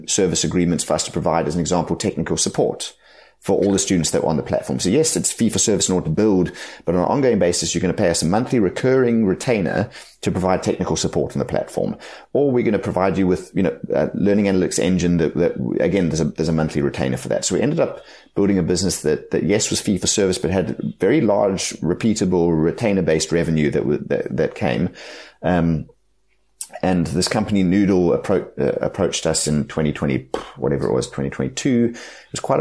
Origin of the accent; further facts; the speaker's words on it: South Africa; I've had the absolute privilege of growing up in South Africa for all the good and bad that is in this country, for all the highs and lows.